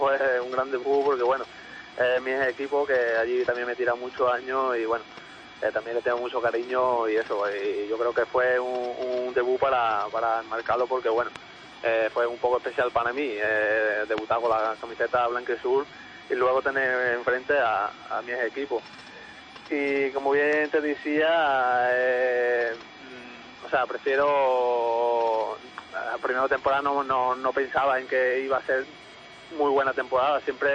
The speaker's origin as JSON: {"language": "Spanish", "town": "Gilena", "region": "Andalusia", "country": "Spain", "tie": "born or raised there", "said": "desde muy pequeño empiezo en mi pueblo, Gilena."}